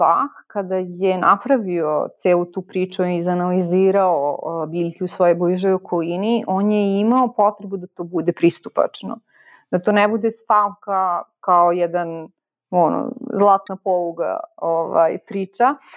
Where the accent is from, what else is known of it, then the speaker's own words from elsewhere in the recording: Vršac, Vojvodina, Serbia; Ja sam iz Vršca